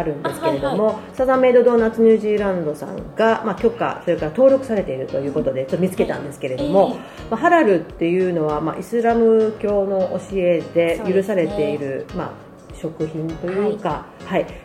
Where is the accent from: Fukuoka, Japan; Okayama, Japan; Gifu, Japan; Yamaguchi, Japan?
Gifu, Japan; 私岐阜県出身なんですけど、この まあ、故郷の岐阜県